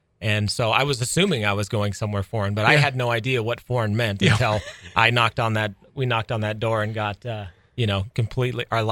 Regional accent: Oregon, United States; also born or lived in Boise, Idaho, United States; I'm from originally from Boise, Idaho, but I grew up in Oregon.

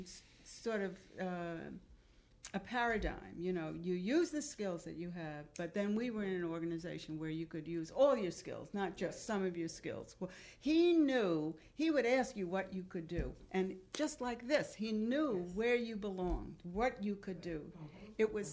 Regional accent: New York, United States; accent: New York; I still speak this way. If I even say hello to somebody, I would say hello. They'd say, where are you from in New York?

